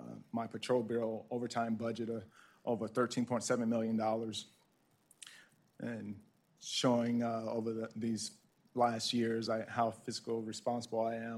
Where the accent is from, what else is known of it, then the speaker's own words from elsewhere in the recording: Mississippi, United States; now in Milwaukee, United States; Been living in the state for 44 years and call Milwaukee home for 44 years, although originally I'm from Mississippi. So proudly call Wisconsin my home for the past 44 years.